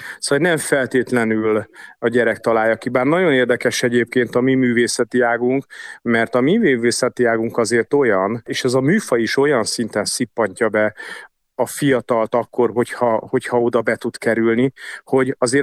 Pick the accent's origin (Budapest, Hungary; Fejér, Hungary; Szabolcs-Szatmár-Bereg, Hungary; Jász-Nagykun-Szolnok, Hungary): Budapest, Hungary; én a 7. kerületben nőttem föl, és édesanyám folyamatosan vitt